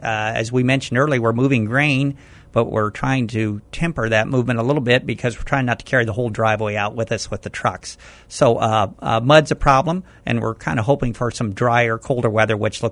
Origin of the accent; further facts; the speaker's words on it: Shirley, Illinois, United States; Well, I'm from Shirley originally. Grew up here right at south of town.